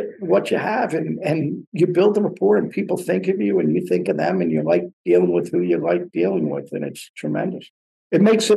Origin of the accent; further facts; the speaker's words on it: Colonia, New Jersey, United States; I guess my journey started from growing up in Colonia, New Jersey.